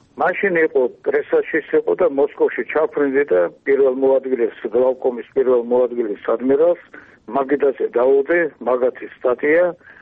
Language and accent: Georgian; Tbilisi, Georgia; born there; მაგრამ მე ხომ თბილისში დავიბადე